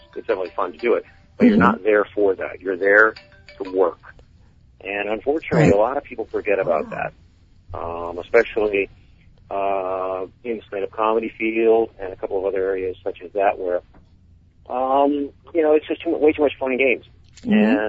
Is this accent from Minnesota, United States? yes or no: no; Bronx, New York, United States; No, Bronx, New York.